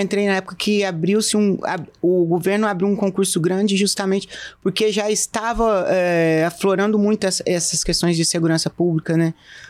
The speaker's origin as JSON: {"language": "Portuguese", "town": "Presidente Prudente", "region": "São Paulo", "country": "Brazil", "tie": "born there", "said": "eu sou nascida em Presidente Prudente, interior de São Paulo. E formei lá, inclusive, né, na universidade."}